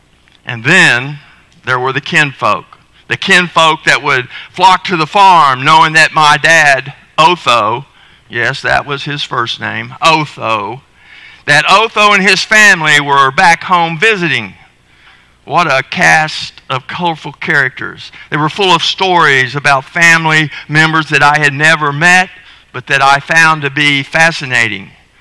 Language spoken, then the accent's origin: English; Oklahoma City, Oklahoma, United States; Well, as a young boy growing up in Oklahoma City, one of my favorite things we did as a family was to go and visit my granddaddy at his farm in the hills of Arkansas